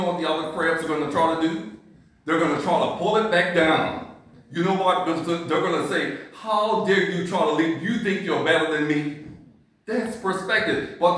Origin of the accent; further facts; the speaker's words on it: Bermuda; also born or lived in United States; I'm originally from Bermuda. I went to the United States, and now I'm in.